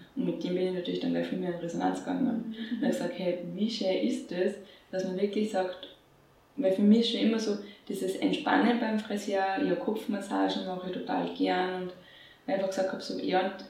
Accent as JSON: {"language": "German", "town": "Fürstenbrunn", "region": "Salzburg", "country": "Austria", "tie": "born or raised there", "said": "ich bin ja groß geworden in Fürstenbrunn am Untersberg."}